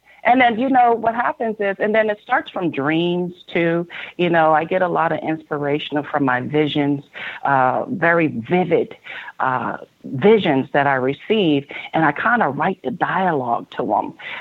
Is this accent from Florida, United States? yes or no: no; Bronx, New York, United States; also born or lived in Philadelphia; That's where I'm from, growing up in the Bronx, New York, Philadelphia